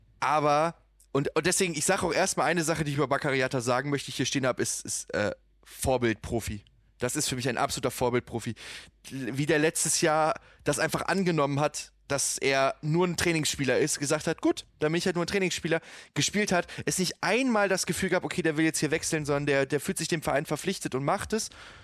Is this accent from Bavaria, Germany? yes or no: no; Hanover, Lower Saxony, Germany; Das sage ich als Hannoveraner auch sehr gerne